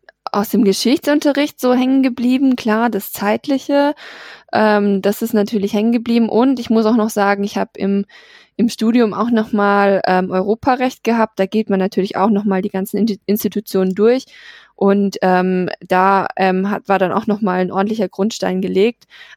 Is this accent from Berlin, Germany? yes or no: no; Baden-Württemberg, Germany; Ich bin aus Baden-Württemberg und wir lieben unsere Planspiele.